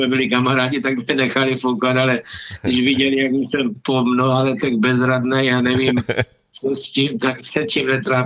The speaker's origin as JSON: {"language": "Czech", "town": "Otrokovice", "region": "Zlín Region", "country": "Czechia", "tie": "born or raised there", "said": "a my jsme jako Otrokovice byli takový úplně"}